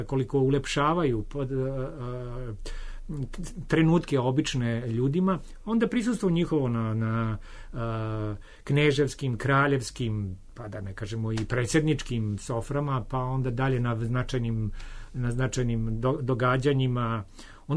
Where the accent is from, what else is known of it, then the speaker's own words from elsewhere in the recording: Užice, Central Serbia, Serbia; pošto sam odrastao u vreme kad je, a rođen sam u Užicu, tamo je taj Radio Tesla i te programi na Radio Beogradu bili su zaista za mene prozor u svet.